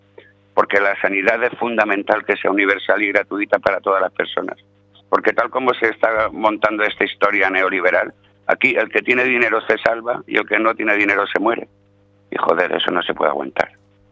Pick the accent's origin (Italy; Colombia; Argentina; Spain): Spain; Valencia, Valencian Community; yo soy de Valencia